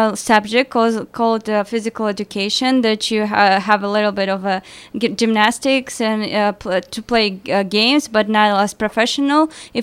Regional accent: Kyzylorda, Kyzylorda Region, Kazakhstan; now in Almaty, Kazakhstan; I'm from Kazakhstan. My hometown is Kazalorda, but I live in Almaty.

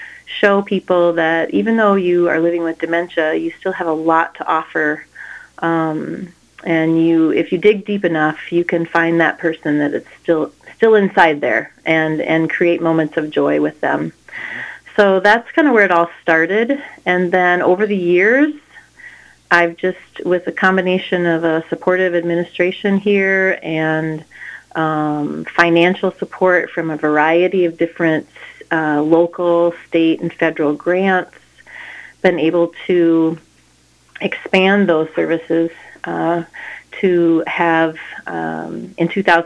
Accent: Iowa, United States; I'm originally from Iowa, northwest Iowa, near Okoboji, and did my undergraduate work at Iowa State and my graduate work at University of Iowa.

